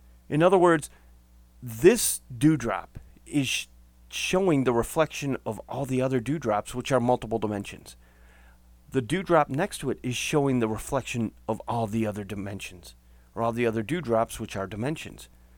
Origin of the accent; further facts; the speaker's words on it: Saginaw Township, Michigan, United States; In 1994, I remember managing a video store in my hometown of Saginaw Township.